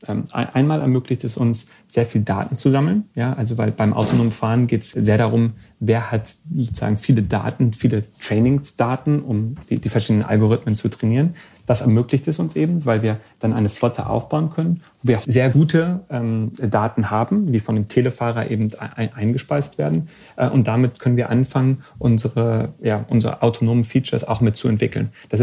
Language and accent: German; Germany; ich bin ja ursprünglich aus Deutschland